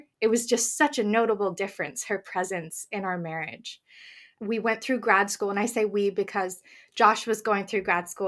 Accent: United States; now in Oxfordshire, United Kingdom; We live in Oxfordshire, England. We are from America, but we've had lots of travels due to my husband's work and studies.

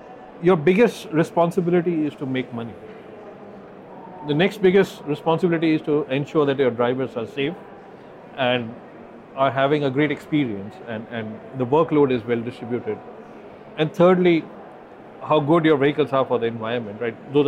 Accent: India; I come from India

